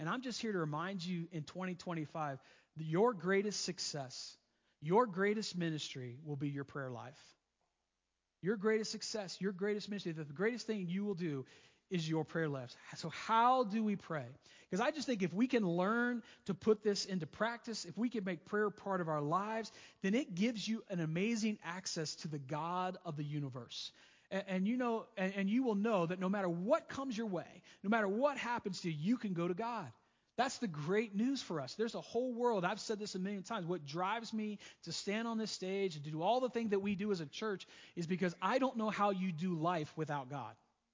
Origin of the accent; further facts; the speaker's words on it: the South, United States; I mean, I'm from the South.